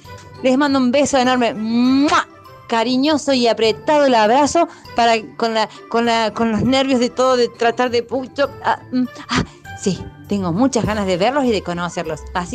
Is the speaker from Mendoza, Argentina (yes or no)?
no; Córdoba, Argentina; vengo de Córdoba Capital